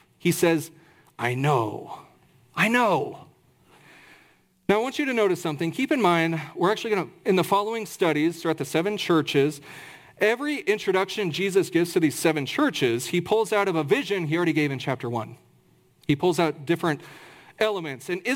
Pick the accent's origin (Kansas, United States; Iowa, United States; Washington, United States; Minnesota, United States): Kansas, United States; I can say this because I'm not from New York, I'm from Kansas